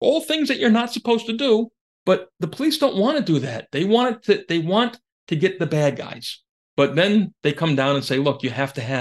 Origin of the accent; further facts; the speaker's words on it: New York City, New York, United States; Remember, I'm from New York City. I can understand this.